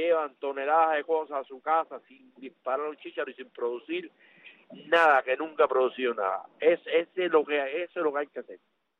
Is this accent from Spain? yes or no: no; Cuba; como cubanos